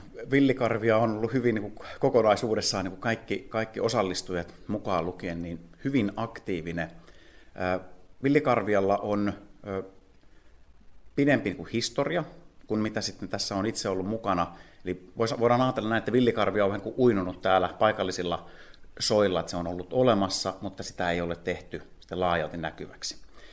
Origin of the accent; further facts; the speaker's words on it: Laihia, Ostrobothnia, Finland; also born or lived in Nurmo; now in Ulvila, Finland; Ulvilassa ja olen ollut satakuntalainen jo vajaa parikymmentä vuotta. Lähtöisin olen Pohjanmaalta, Nurmossa syntynyt ja Laihialla on koulut käynyt.